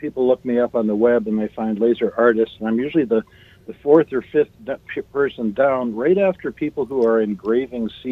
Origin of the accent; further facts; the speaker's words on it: Ann Arbor, Michigan, United States; now in Jackson, United States; I grew up in Ann Arbor, and so our mailing address and about half our crew lives there, but I now am out near Jackson, Michigan, out in the country